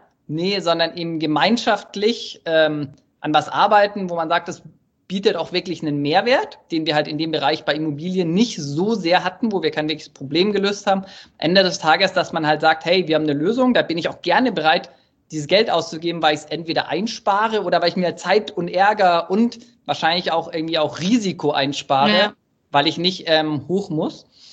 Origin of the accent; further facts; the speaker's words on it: Munich, Bavaria, Germany; so wo ich herkomme, so aus München